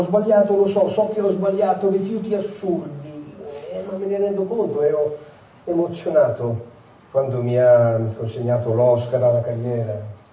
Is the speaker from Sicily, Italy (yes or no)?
no; Rome, Lazio, Italy; Io sono romano, amo la mia città